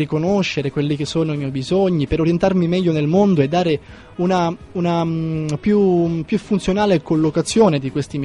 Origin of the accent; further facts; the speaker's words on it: Sicily, Italy; Poi da Roma mi sono spostato a Milano, mi sono tornato comunque in Sicilia, perché non so se si è capito dall'inflessione della mia voce, ecco, non sono lombardo